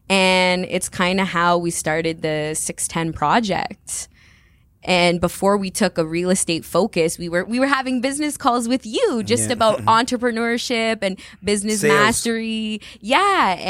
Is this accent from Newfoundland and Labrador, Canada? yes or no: no; Ottawa, Ontario, Canada; also born or lived in Edmonton; I was living in Edmonton, and it was during COVID, like the peak of COVID. I'm born and raised in Ottawa, but after my studies, I moved to Edmonton for job opportunity in the legal field.